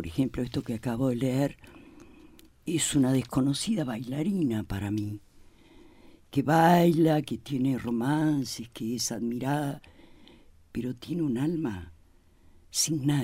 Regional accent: Buenos Aires, Argentina; somos porteños los dos.

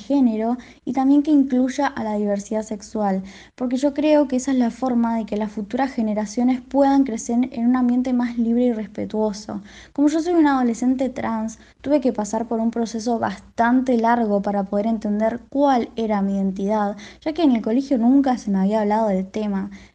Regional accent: Ingeniero Maschwitz, Buenos Aires Province, Argentina; tengo 18 años, soy de Ingeniero Mayuitz, provincia de Buenos Aires.

